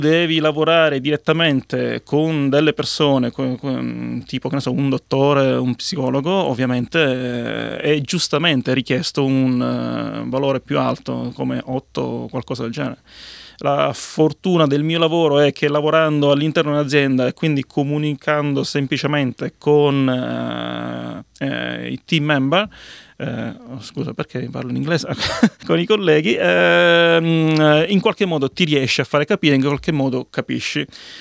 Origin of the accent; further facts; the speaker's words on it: Ragusa, Sicily, Italy; moved away as an adult; now in Australia; a Ragusa, città dove sono nato. È stato interessante perché effettivamente io ho vissuto 20 anni a Ragusa, poi mi sono trasferito al nord, ho fatto diverse esperienze, ho studiato, ho lavorato lì e i 4 anni precedenti la mia decisione di venire qui in Australia